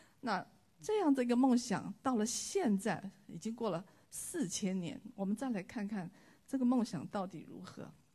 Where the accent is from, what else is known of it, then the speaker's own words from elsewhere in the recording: China; 这两种人加在一起其实还没有我们中国人多